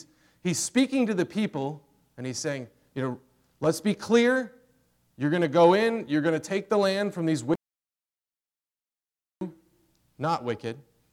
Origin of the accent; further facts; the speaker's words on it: Chapel Hill, North Carolina, United States; So I grew up in Chapel Hill, which is like the Corvallis of North Carolina, this sort of like highly educated, progressive enclave